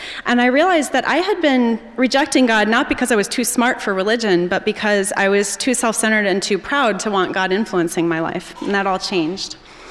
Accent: Indiana, United States; I grew up in Indiana, out in the country. In fact, my brother always teases when people ask, "What city are you from?" He says, "We're not from a city. We grew up on a farm in LaPorte County, Indiana."

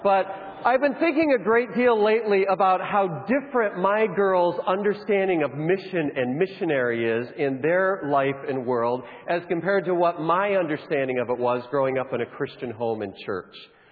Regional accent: Grand Rapids, Michigan, United States; I come from Grand Rapids, Michigan, where I teach missions at Grand Rapids Theological Seminary

